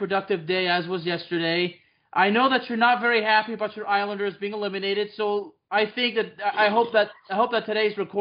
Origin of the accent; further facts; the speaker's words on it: Lyon, Auvergne-Rhône-Alpes, France; English is a second language; it's taking place in the Dessine-Charpieu commune of Lyon, which is where I was born. I actually lived in Villeurbanne, which is close, but still, it's in my hometown of Lyon.